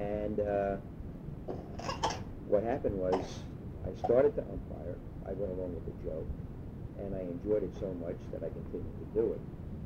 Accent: West New York, New Jersey, United States; Well, I spent about 5 years there. After 5 years, I left New York and we moved to West New York.

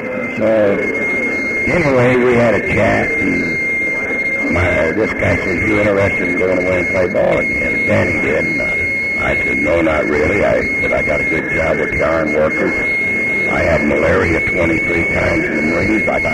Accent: East St. Louis, Illinois, United States; Well, I was raised in East St. Louis, Illinois, but I don't tell too many people that.

